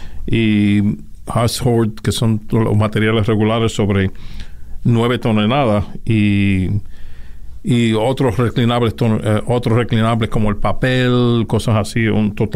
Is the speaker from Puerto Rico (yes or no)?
yes; Ponce, Puerto Rico; also born or lived in Utuado; Vine de Puerto Rico. Uh-huh. Yo nací en Puerto Rico, nací en el pueblo de Utuado. Me crié en Ponce, donde atendí a la Academia Santa María en Ponce. Después me gradué de la Universidad Católica de Ponce